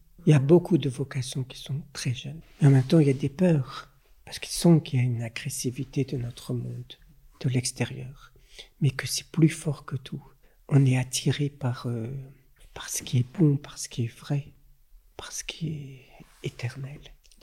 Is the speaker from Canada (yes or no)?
no; Auvergne-Rhône-Alpes, France; Je suis originaire du Dauphiné. Je suis d'une famille plutôt très chrétienne.